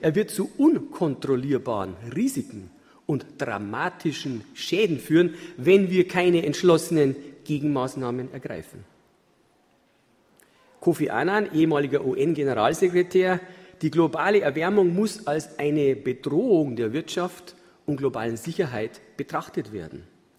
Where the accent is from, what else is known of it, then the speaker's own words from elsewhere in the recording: Tittmoning, Bavaria, Germany; Ich komme aus Tittmoning, das ist ein kleiner Ort in Chiemgau in Oberbayern.